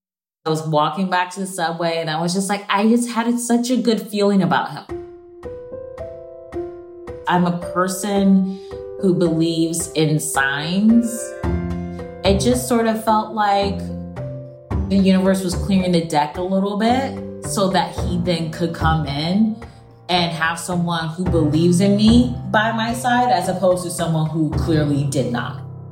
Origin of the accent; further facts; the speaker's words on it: Midwest, United States; Because I'm from the Midwest. Everything is well done.